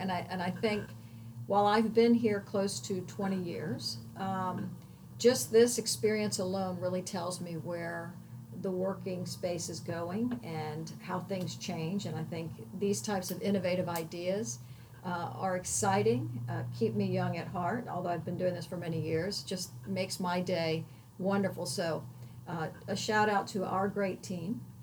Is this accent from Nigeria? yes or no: no; Miami, Florida, United States; very lucky to have been born and raised in Miami, in the Miami that was the old Miami